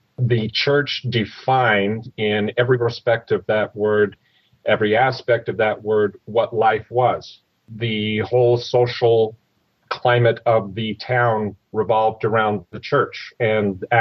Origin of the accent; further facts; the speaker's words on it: Kaysville, Utah, United States; Growing up in Kaysville, the only way I can describe it is it was a Mayberry-esque type of life.